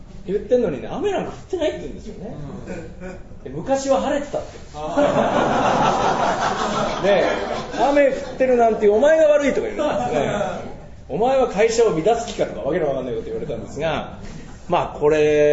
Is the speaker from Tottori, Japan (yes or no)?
no; Mito, Ibaraki, Japan; でもやっぱり地元に戻って、まあ、将来後継ぐんだよなとか思いながら、で、あと水戸の町をなんとかしたいなと思ってた時に